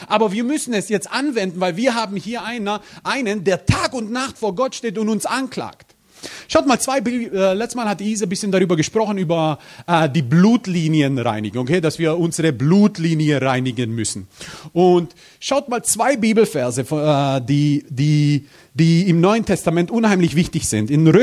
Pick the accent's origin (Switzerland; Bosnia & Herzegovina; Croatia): Croatia; Ich bin Kroate.